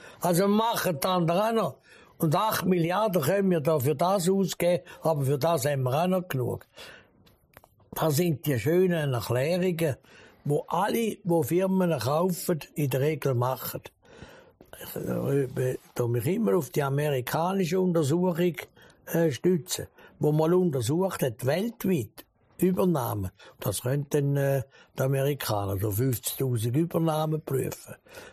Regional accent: Switzerland; Aber ich als Schweizer kann doch nicht sagen, ja, nein, das machen wir nicht.

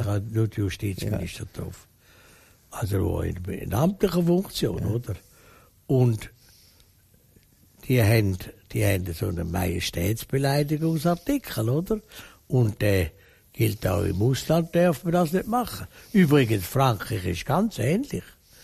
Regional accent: Switzerland; sind wir Schweizer hätten eine gute Ausgangslage.

